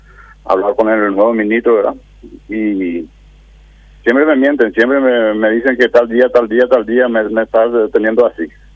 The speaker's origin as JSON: {"language": "Spanish", "country": "Paraguay", "said": "como paraguayo"}